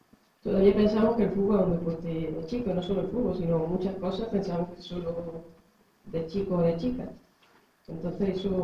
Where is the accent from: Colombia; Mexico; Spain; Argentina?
Spain; Jaén, Andalusia; soy de Jaén. Allí es donde empecé jugando y bueno, mi trayectoria, empecé jugando en un pueblo pequeño